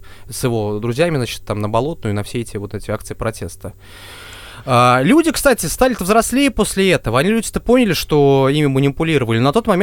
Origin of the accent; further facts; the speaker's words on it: Ulyanovsk Oblast, Russia; Нет, не города Москвы, я сам из Ульяновской области.